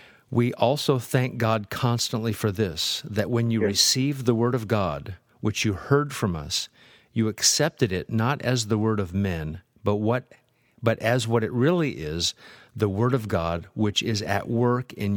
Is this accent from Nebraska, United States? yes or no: yes; Nebraska, United States; moved away; also born or lived in California; I'm from Nebraska, then moved to California, and then 22 years ago moved here.